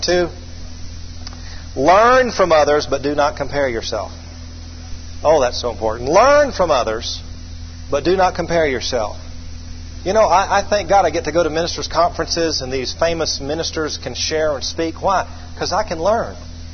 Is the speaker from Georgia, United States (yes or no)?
yes; Atlanta, Georgia, United States; we just got on in Atlanta. That's my hometown.